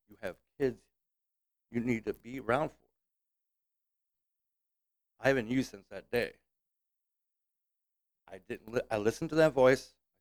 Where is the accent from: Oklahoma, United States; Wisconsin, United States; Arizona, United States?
Wisconsin, United States; Prairie du Chien; also born or lived in La Crosse; I was born in La Crosse, Wisconsin. I lived on the other side of the river, Prairie du Chien, my whole life.